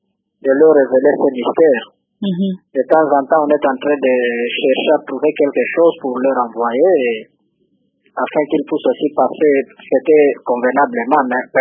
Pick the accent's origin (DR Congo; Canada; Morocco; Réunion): DR Congo; moved away; Oui, nous sommes des Congolais. Quand bien même nous sommes ici, nous sommes en train aussi de penser à tout ce qui se passe là au Congo.